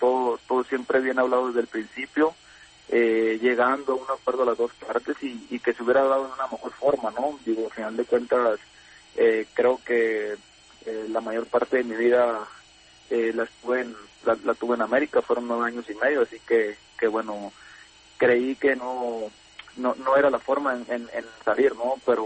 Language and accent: Spanish; Sinaloa, Mexico; me ha servido para visitar también a mi pueblo donde soy, Sinaloa